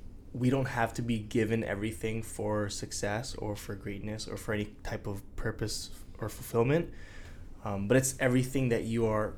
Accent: Queensborough, British Columbia, Canada; yeah, I'm from Queensboro. You know, as weird as it sounds, like, where is that? Is that in England? Some people say, like, is that in Europe? No, it's in Vancouver.

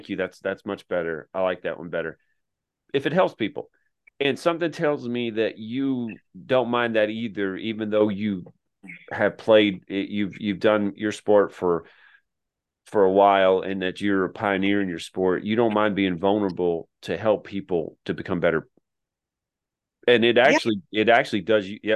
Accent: Tennessee, United States; I grew up in Tennessee. We didn't have a team, and the Atlanta Braves were not good.

